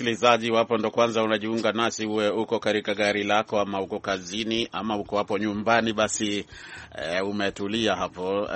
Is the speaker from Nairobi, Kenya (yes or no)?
no; Chogoria, Meru County, Kenya; mimi natokea huko Meru nchini Kenya, maeneo yanajulikana kama Chogoria.